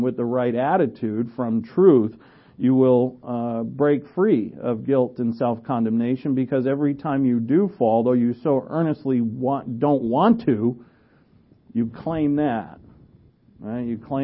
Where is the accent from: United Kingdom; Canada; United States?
United States; New England; accent: New England; I don't know, my New England accent comes out every once in a while.